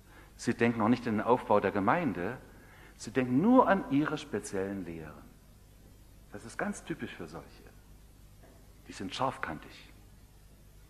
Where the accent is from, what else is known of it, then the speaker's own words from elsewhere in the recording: East Germany, Germany; Bei uns im Osten war Hammer und Sichel da drauf.